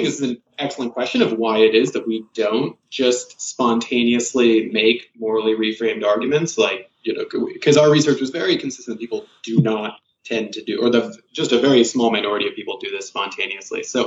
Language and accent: English; Kansas, United States; also born or lived in South Carolina, United States; I grew up in Kansas and South Carolina.